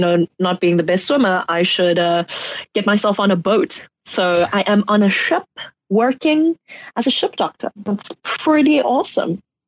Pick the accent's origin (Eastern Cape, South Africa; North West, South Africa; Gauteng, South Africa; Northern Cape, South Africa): Eastern Cape, South Africa; because I'm actually from the Eastern Cape. Whoop, whoop. So I grew up in that area.